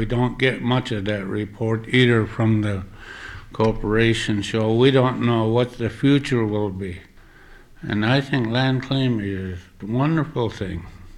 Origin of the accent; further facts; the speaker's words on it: Chitina, Alaska, United States; I'm from Chitna.